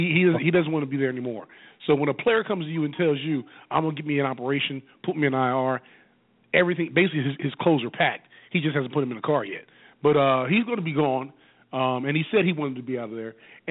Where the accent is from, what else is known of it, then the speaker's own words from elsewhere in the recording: Philadelphia, Pennsylvania, United States; I'm from Philly, and I know the Philly fans are just eating his ass up right now